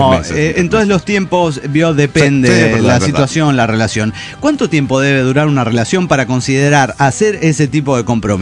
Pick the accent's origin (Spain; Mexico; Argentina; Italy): Argentina; Mar del Plata, Buenos Aires Province; de Mar del Plata, Argentina.